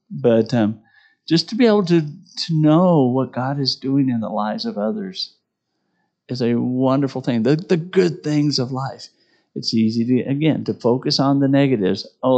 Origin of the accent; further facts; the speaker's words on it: Sidney, Nebraska, United States; And I grew up in Sydney, Nebraska, and I never thought Sydney was very pretty.